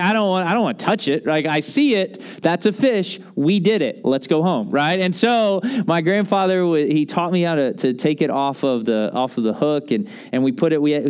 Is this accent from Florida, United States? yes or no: no; Tennessee, United States; Again, I'm from Tennessee. We don't have grandparents. We have pawpaws and mamas, all right?